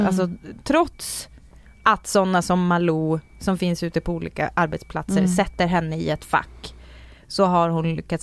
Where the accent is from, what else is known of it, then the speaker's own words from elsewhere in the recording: Umeå, Västerbotten County, Sweden; när jag gick i gymnasiet i Umeå, där jag kommer ifrån.